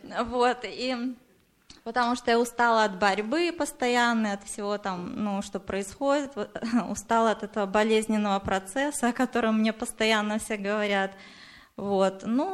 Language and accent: Russian; Minsk, Belarus; я из Минска.